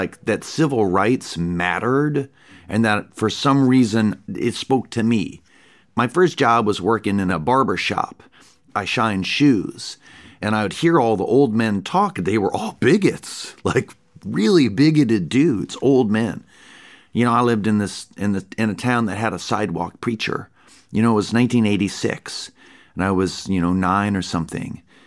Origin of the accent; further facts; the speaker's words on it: Virginia, United States; And I loved all that 90s country stuff, too, growing up in the Shenandoah Valley, because that's all I heard.